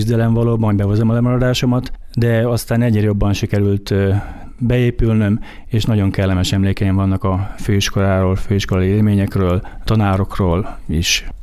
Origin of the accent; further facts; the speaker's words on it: Kiskunmajsa, Bács-Kiskun, Hungary; now in Kiskunhalas, Hungary; Halason Gyütmönt vagyok, én Majsáról, a szomszédvárból származom, ott jártam általános iskolába. Ugyan középiskolától már halasi is vagyok, mert itt jártam a Tekóban